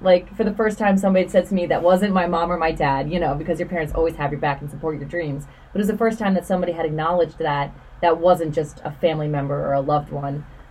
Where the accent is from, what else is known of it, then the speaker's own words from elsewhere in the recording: Pennsylvania, United States; So it's so much mm-hmm. easier to just say I'm from Philly. But either way, even just 20 minutes outside of the Philadelphia city limits, it's still like pretty quick moving.